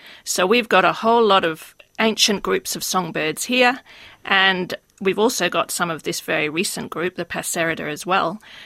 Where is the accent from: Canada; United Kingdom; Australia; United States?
Australia; Well, working on birdsong as an Australian